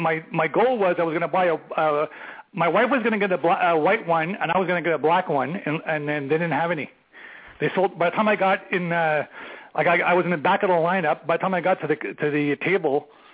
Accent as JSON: {"language": "English", "town": "Ottawa", "region": "Ontario", "country": "Canada", "said": "I'm from Ottawa. I'm not a transplant. I am from Ottawa."}